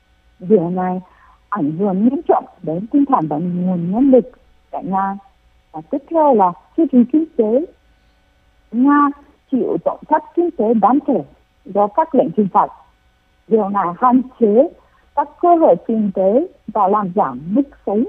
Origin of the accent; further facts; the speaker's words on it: Eastern Ukraine, Ukraine; first language ru; Tôi cũng là người miền Đông và ngày xưa tôi cũng nói chỉ tiếng Nga trong gia đình, mà khi bắt đầu cuộc xâm lược này thì tôi chuyển sang tiếng Ukraine, không nói tiếng Nga nữa.